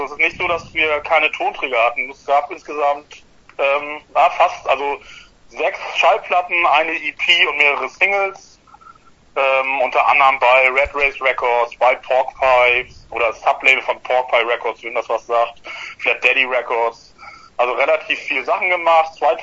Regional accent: Altona, Hamburg, Germany; also ich komme aus Altona. Die anderen sind Hamburger.

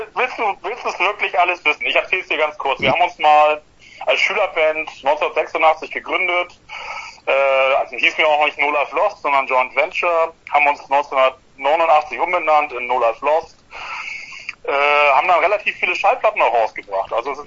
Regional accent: Altona, Hamburg, Germany; also ich komme aus Altona. Die anderen sind Hamburger.

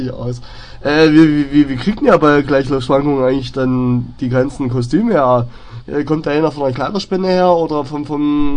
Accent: Saxony, Germany; now in Dresden, Germany; Naja, ich komme ja eigentlich aus der Oberlausitz.

